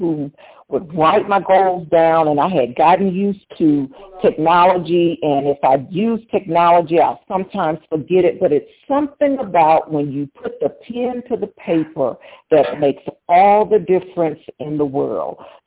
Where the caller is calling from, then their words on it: North Carolina, United States; I'm actually calling from North Carolina.